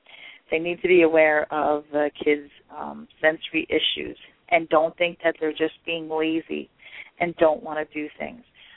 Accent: Jersey City, New Jersey, United States; And I grew up in Jersey City, so my Girl Scout experience was indoors, all indoor stuff

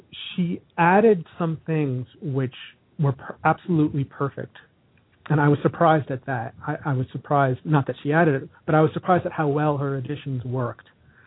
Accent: United States; she's Italian and I'm American and we don't share a language.

